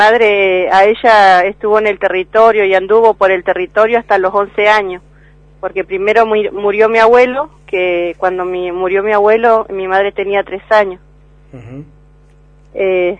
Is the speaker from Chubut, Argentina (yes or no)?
yes; La Guarría, Chubut, Argentina; born there; yo y mi familia nacimos en La Guarría, mi madre nació ahí